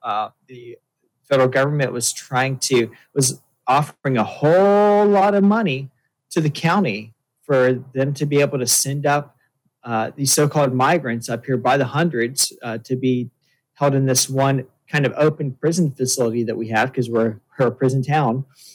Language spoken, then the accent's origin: English; United States; it's an embarrassment to me as an American